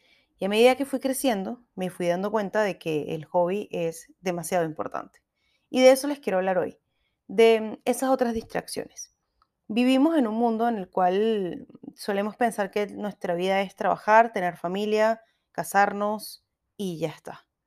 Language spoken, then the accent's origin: Spanish; Venezuela; uno sabe identificar a otros venezolanos